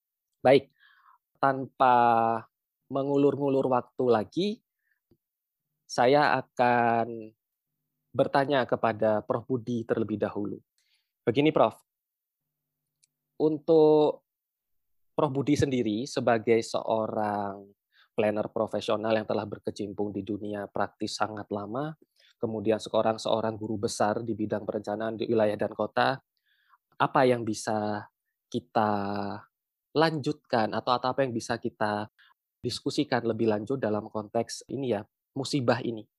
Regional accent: Malang, East Java, Indonesia; terjadi di kampung halaman kami yang PWKUB berada, yaitu di Malang Raya

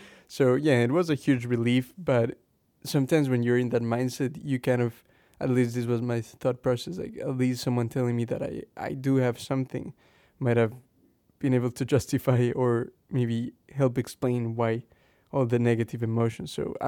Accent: Ecuador; now in England; Like, I'm from Ecuador, South America. We're currently living here in England.

